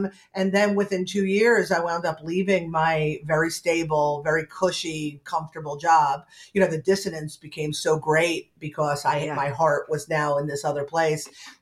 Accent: New Jersey, United States; now in Stuart, United States; No, I'm in Stuart, Florida, but you know, when you're grown in Jersey, you're always Jersey, you know?

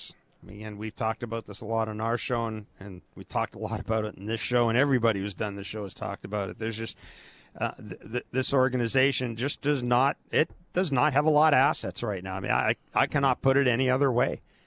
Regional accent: Morden, Manitoba, Canada; which is 7 kilometers from my hometown, Morden, Manitoba.

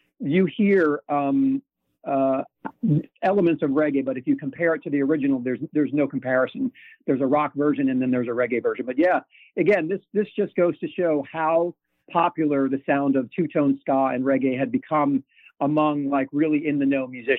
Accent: Princeton, New Jersey, United States; Yeah, well, I grew up in Princeton, New Jersey. So that's halfway between New York radio and Philadelphia radio.

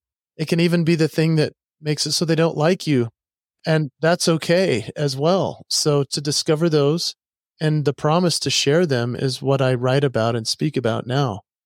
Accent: Utah, United States; because I grew up in Utah.

